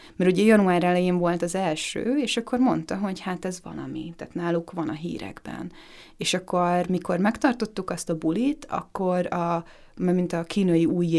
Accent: Győr, Győr-Moson-Sopron, Hungary; én győri vagyok, és akkor elmegyünk Győrbe, ott körbevezetem a városba

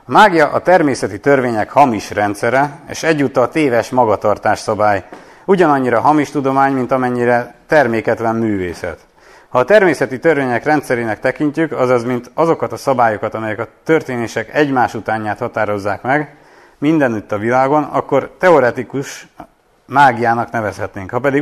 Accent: Nógrád, Hungary; kiskoromban, Nógrádban, ahol felnőttem, ott bakával ijesztegettek mindenkit.

